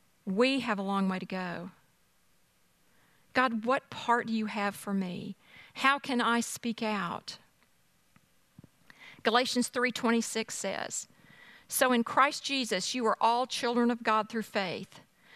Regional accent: the South, United States; But as the afternoon went on, I realized they're looking down on us because we're from the South.

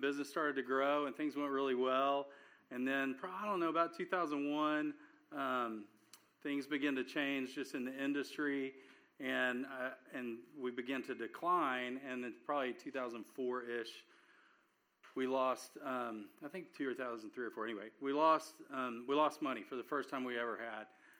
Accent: Dallas, Texas, United States; So I grew up here in Dallas, and I went to high school at Lake Highlands, graduated.

